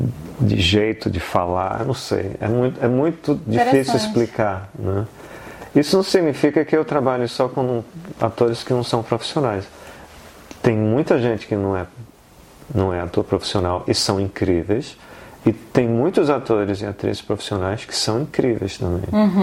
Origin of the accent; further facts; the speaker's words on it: Recife, Pernambuco, Brazil; Eu sou do Recife, então para mim é natural que meus filmes se passem no Recife.